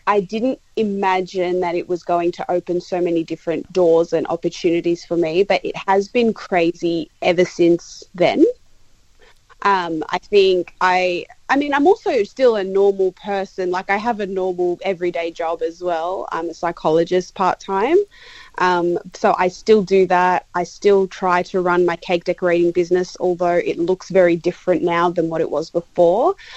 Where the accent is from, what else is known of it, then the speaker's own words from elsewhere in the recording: Cyprus; I'm actually from Cyprus. So Cypriot food is very similar to Mediterranean Greek-style food.